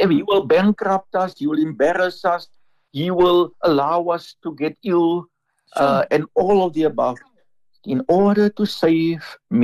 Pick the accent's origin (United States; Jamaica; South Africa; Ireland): South Africa; Eastern Cape; I grew up in the Eastern Cape, and I know how we grew up there, and what we valued